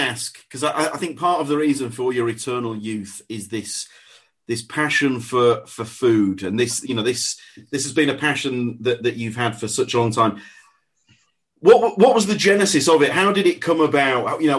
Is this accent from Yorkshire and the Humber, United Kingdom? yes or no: yes; Leeds, Yorkshire and the Humber, United Kingdom; accent: Leeds; I will apologise. I'm from Leeds in the north of England.